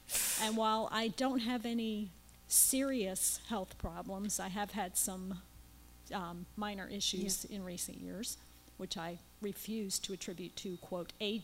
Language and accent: English; North Carolina, United States; Hi, everyone. … from North Carolina, and I grew up eating the standard American diet.